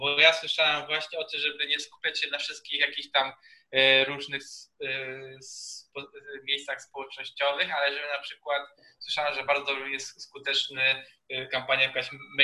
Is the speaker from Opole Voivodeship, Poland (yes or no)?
yes; Opole, Opole Voivodeship, Poland